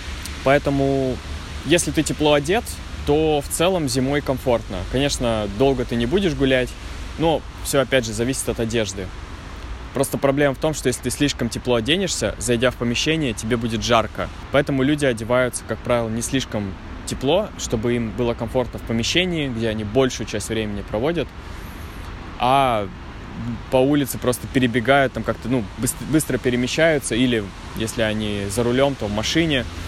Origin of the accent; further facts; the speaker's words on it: Novosibirsk, Novosibirsk Oblast, Russia; now in Saint Petersburg, Russia; я вообще из Новосибирска, у нас уже в октябре-ноябре выпадает снег иногда, поэтому осень у нас довольно короткая